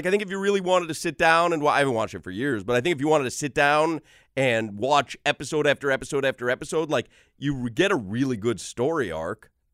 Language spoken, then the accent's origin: English; Highland Park, Illinois, United States; Highland Park.